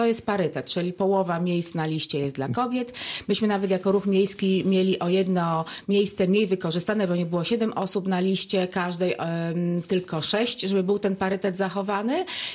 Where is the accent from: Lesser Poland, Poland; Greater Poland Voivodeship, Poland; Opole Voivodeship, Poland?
Opole Voivodeship, Poland; Ja w ogóle pochodzę z bardzo specyficznego województwa. To jest województwo opolskie.